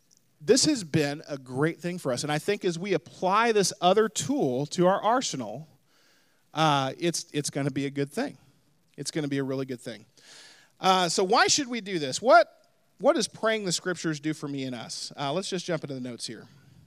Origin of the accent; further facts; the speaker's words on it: the South, United States; Now, I grew up in the South, and I grew up with mom and dad that were Christians